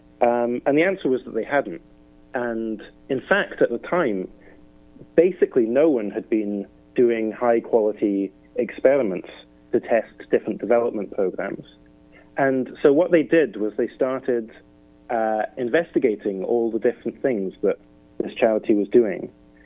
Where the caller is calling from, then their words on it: Mountain View, California, United States; Calling from Mountain View, just outside of San Francisco.